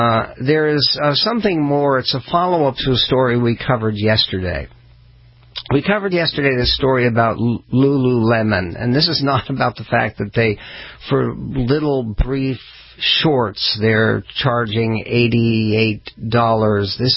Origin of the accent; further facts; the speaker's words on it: Arthur, North Dakota, United States; My hometown, Arthur, North Dakota, is a small farming community where woke was something you did at 5 a.m.